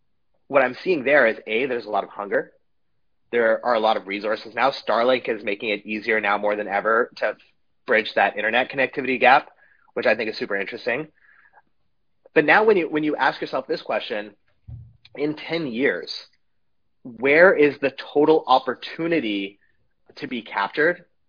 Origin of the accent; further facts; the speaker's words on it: Canada; I'm Canadian, even though I'm in Panama right now.